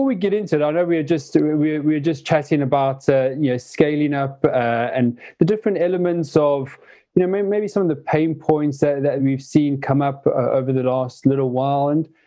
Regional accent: Johannesburg, Gauteng, South Africa; I remember growing up in Joburg in South Africa

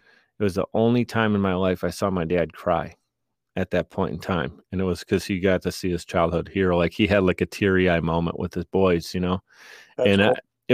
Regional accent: Buffalo, New York, United States; yeah, I grew up in Buffalo.

